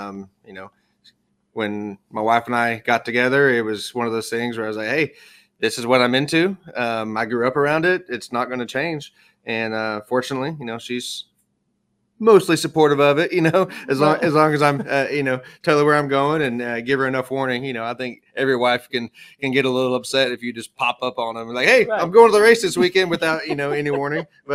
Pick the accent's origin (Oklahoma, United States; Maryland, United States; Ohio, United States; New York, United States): Oklahoma, United States; Noble; now in Moore, United States; So we actually are in my hometown. We're in Noble, Oklahoma, just south of Norman. This is where I grew up.